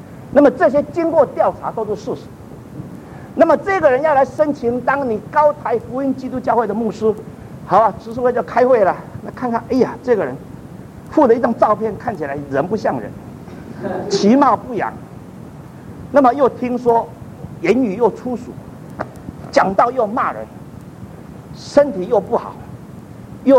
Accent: Taiwan; 我是从台湾来的

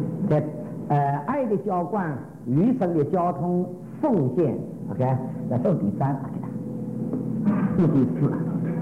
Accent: Dinghai, Zhejiang, China; moved away; also born or lived in Shanghai / Taiwan; 我是在长大的浙江定海，从定海转到上海去，那是因为日本人占领了我们的家乡，我们全家逃难到上海去了。到上海去，这是一个的大的改变。从上海我大学毕业的时候就转到台湾

